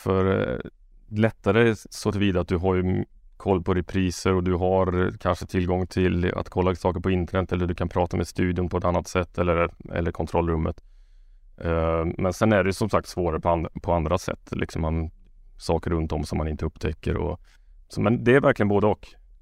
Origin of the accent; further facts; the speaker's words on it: Karlstad, Värmland, Sweden; Jag är från Karlstad, och där är det inte lokala fotbollen särskilt stor heller.